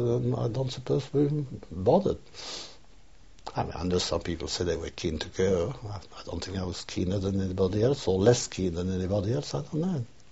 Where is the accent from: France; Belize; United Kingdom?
France; accent: neutral French; My accent was entirely neutral, because nobody ever could find out in France from what part of France I came from. And I still have the same accent.